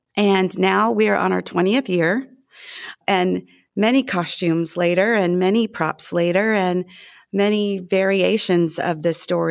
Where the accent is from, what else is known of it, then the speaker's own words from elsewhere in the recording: Alabama, United States; now in Decatur, United States; I'm actually from South Alabama.